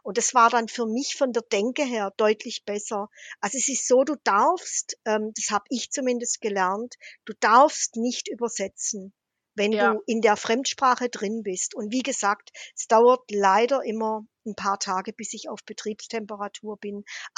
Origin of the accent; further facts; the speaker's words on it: Fellbach, Baden-Württemberg, Germany; in meine Heimat nach Fellbach bei Stuttgart, wo ich aufgewachsen bin. Und gehe praktisch in das Milieu in den 60er Jahren, in dem ich selber groß geworden bin.